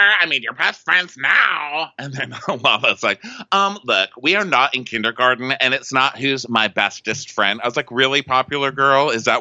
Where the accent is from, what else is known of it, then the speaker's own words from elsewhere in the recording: the South, United States; I'm totally fine with being fake. I'm from the South.